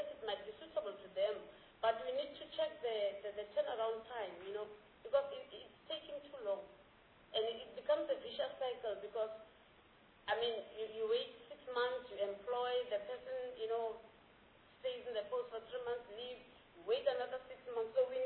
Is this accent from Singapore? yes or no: no; Hong Kong; I come from Hong Kong.